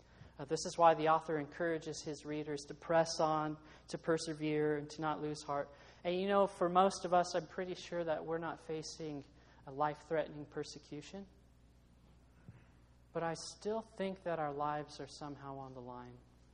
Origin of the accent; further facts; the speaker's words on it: United States; at least for me as an American.